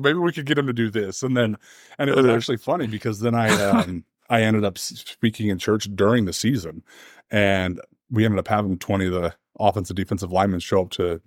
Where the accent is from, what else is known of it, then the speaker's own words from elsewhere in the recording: Idaho, United States; growing up in Idaho, they really didn't have sporting events on Sundays.